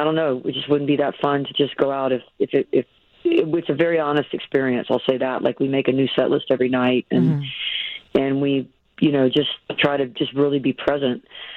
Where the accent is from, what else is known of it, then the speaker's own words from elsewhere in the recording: the South, United States; I'm from the South, and it's kind of in my bones